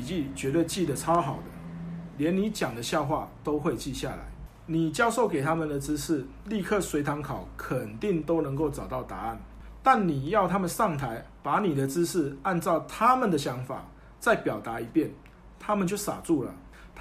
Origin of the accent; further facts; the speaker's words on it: Taiwan; 这种情况在我们台湾人身上尤为明显，而且非常严重。